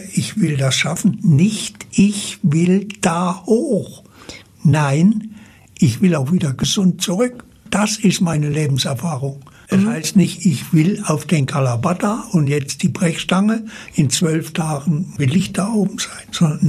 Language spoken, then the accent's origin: German; Zella-Mehlis, Thuringia, Germany; Ich komme aus Zell-Amelis, Südthüringen, da wo manche Urlaub machen. Da bin ich zu Hause, bin ich geboren und nach dem Berufsleben dort wieder zurückgekehrt.